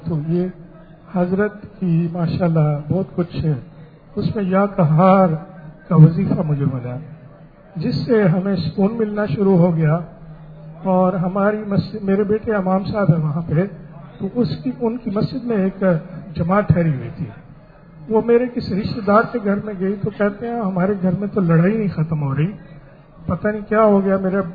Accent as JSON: {"language": "Urdu", "country": "Canada", "said": "میرا تعلق کینیڈا سے ہے"}